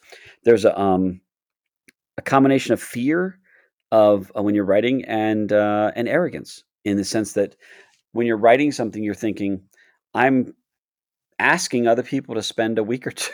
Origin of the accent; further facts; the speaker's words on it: Joppa Town, Maryland, United States; also born or lived in Baltimore; I grew up in Baltimore and Joppa Town. Joppa Town, literally went to school in Joppa Town from kindergarten to senior in high school.